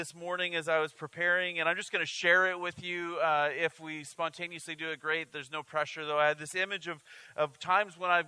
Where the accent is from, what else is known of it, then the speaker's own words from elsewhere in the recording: Cranbrook, British Columbia, Canada; my small Baptist church growing up in Cranbrook